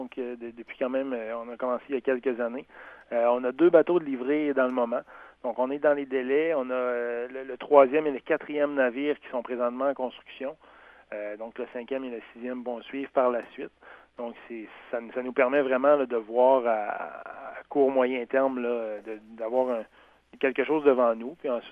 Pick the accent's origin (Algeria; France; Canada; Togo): Canada; Rivière-au-Nord, Quebec; quand je suis revenu à Gaspé, là, il y a une dizaine d'années, étant donné que je suis natif là, de Rivière-Aux-Nord, mais quand je suis revenu en 2008